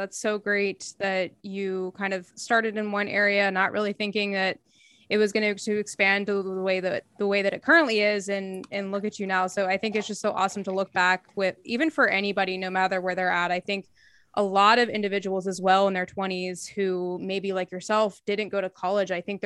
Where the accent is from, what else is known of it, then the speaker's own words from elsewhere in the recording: Pittsburgh, Pennsylvania, United States; so as I'm from Pittsburgh, I moved back, I was living in Long Island